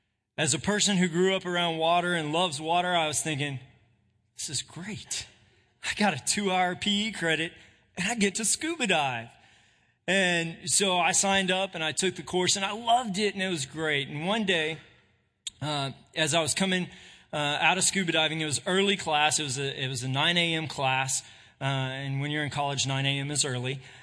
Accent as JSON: {"language": "English", "town": "Portland", "region": "Texas", "country": "United States", "tie": "born or raised there", "said": "I grew up in South Texas in a little town called Portland, just outside of Corpus Christi"}